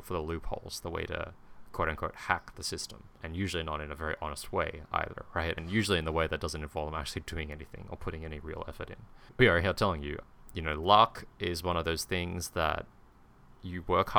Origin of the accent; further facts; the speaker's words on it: Australia; for example, I'm from Australia, we have a great social security network, we have free public healthcare.